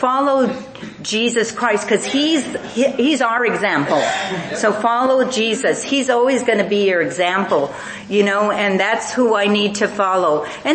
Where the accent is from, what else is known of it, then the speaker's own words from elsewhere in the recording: Texas, United States; I'm American. We're from the United States. We're missionaries here. And they're saying, where are you from? Texas.